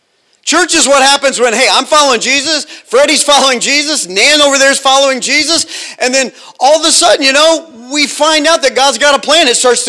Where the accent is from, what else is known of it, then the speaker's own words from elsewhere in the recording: United States; now in Australia; We're here in Australia. I'm from America.